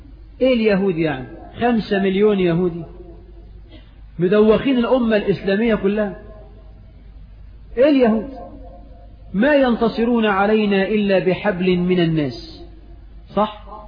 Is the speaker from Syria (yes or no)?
no; Egypt; حتى احنا كمصريين لما تلاقي واحد بخيل قوي